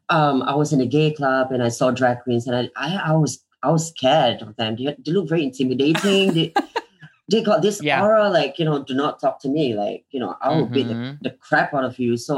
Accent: Singapore; I'm born and raised in Singapore. I've been living here, but just, you know, like a couple of months traveling.

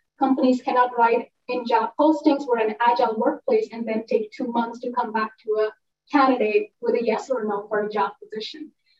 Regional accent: India; English is a second language; now in United States; like I come from India, 50% of the Indian population, which is a billion, 50% is under the age of 35.

